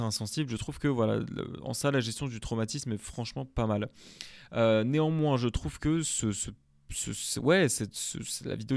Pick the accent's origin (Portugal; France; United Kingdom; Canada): Portugal; Et puis, je suis portugais, donc au Brésil, ça parle portugais.